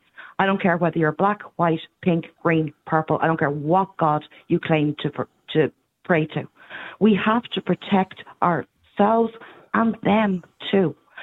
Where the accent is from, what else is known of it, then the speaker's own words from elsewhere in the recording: Ireland; to educate, to inform, and to protect not only us as Irish people